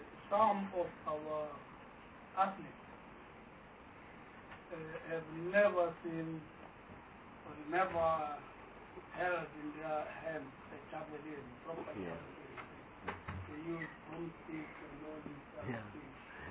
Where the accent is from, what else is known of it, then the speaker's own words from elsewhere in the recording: Eastern Cape, South Africa; You see, because I come from the Eastern Cape